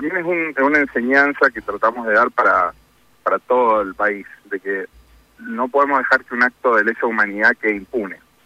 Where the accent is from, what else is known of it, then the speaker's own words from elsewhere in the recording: Argentina; Como argentino siempre tengo la esperanza de que todo mejore.